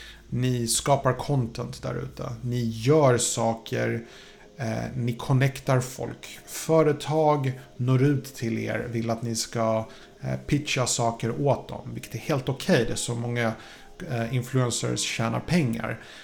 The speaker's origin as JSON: {"language": "Swedish", "country": "Poland", "said": "I min kulturella bakgrund, som jag är från Polen, man har en sån här grej att man önskar folk över julen"}